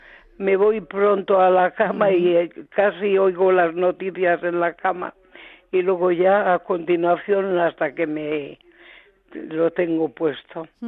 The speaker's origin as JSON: {"language": "Spanish", "town": "Palencia", "region": "Castile and León", "country": "Spain", "lives_now": "Madrid, Spain", "said": "Soy, bueno, vivo en Madrid, pero soy de Palencia."}